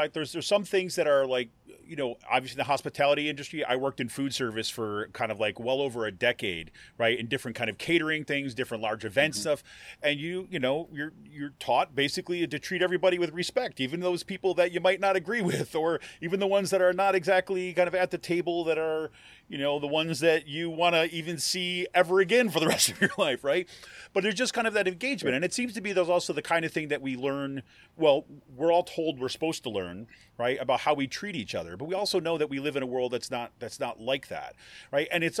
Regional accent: Utica, New York, United States; I grew up in Utica, New York, so I always have to ask if there's a, central New Yorker in the house or whatever.

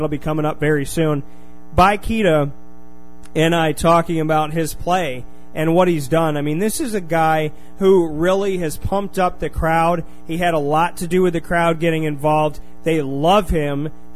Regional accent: Syracuse, New York, United States; I've always kept track of what Syracuse is doing. This is my hometown, so I've always been watching

